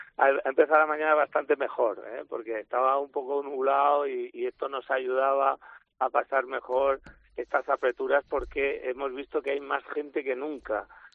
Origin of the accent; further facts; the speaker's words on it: Region of Murcia, Spain; Como un poco somos los murcianos